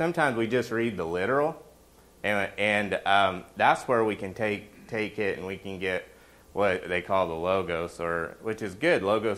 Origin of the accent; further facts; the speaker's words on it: Oklahoma, United States; I'm from Oklahoma.